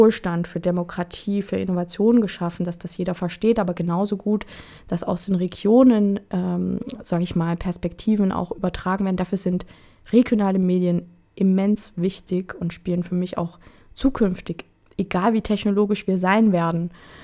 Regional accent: Thuringia, Germany; born there; Ich bin hier in Thüringen geboren, 1980. In eine Familie, die ein Handwerksunternehmen hat, was nächstes Jahr 100 Jahre alt wird. Und ich bin aber auch die erste Person, die in meiner Familie studiert hat.

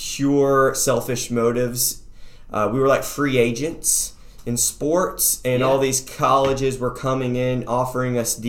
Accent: South Bend, Indiana, United States; But I'm from South Bend, Indiana, and went to college in Minnesota at a small college called Pillsbury College, Baptist Bible College.

